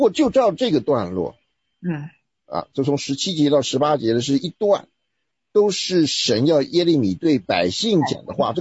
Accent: China; 我们中国人讲的空虚只是一种我的体会

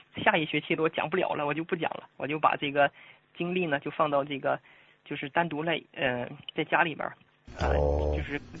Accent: China; 因为作为中国人

